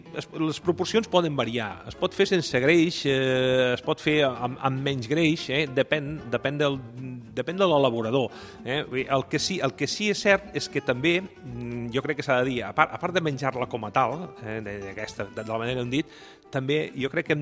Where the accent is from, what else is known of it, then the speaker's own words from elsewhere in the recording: Catalonia, Spain; jo que sóc de les Terres de Ponent